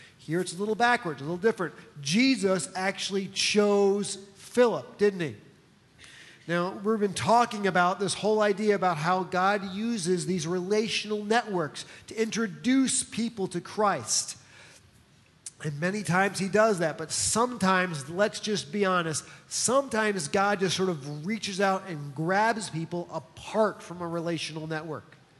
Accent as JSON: {"language": "English", "region": "New Jersey", "country": "United States", "tie": "born or raised there", "said": "I come from New Jersey. I just left my accent there."}